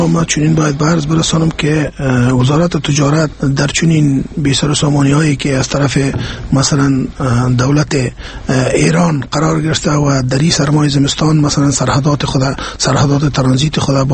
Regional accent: Afghanistan; ما افغان هستیم، ما مسلمان هستیم

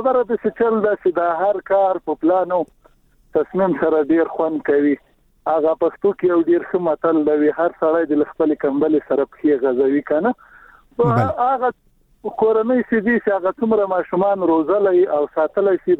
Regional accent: Paktia, Afghanistan; موږ د پکتیا خو یو غرنۍ ولایت ته

